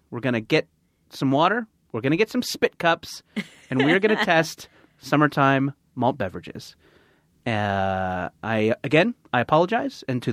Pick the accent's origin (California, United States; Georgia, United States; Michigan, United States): California, United States; Orange County.